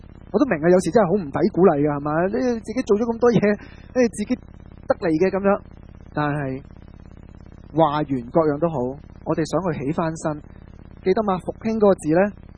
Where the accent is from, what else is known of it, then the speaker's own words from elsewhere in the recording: Foshan, Guangdong, China; 譬如我回佛山呢，其实走过几条街呢，隔离那条村就 有一个祠堂在这里的，